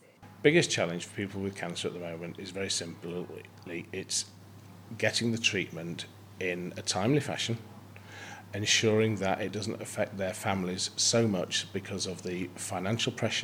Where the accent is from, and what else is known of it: Sheffield, Yorkshire and the Humber, United Kingdom; born there; also born or lived in Rotherham